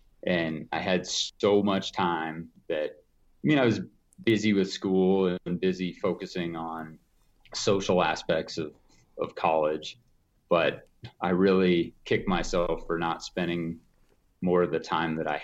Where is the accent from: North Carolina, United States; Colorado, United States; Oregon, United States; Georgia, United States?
Colorado, United States; Evergreen; It's been amazing growing up in Evergreen over the past, 40 years, just to see it transform from a small mountain town to now, there's big houses